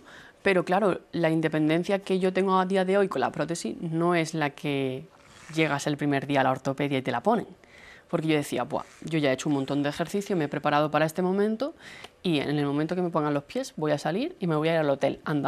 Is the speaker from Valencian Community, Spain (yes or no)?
no; Andalusia, Spain; allí en Andalucía, que nosotros somos de Andalucía